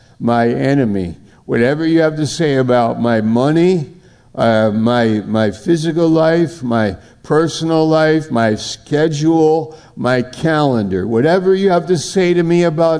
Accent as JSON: {"language": "English", "country": "United States", "said": "I am an American, but what kind of American am I?"}